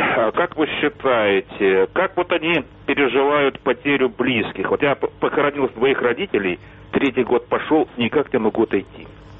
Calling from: Kyiv, Ukraine; Доброго здоровья

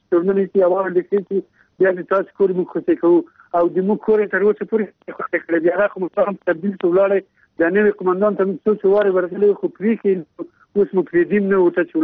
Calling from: Ghazni, Afghanistan; غزنی ولسوالۍ نه، سیمه مرکز دی، 2 کیلومتر له ښار لري، مربوط دی ښار خشه کې بالا.

